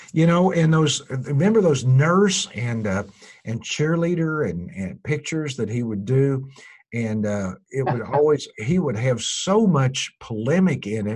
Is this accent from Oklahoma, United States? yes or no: yes; Oklahoma, United States; I'm from Oklahoma, and to me, you know, in this picture, the black students and their parents are the Okies.